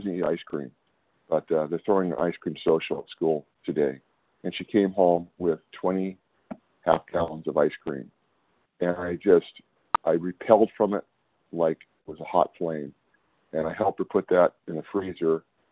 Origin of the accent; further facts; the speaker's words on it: California, United States; Hey, good morning. … I'm from Northern California.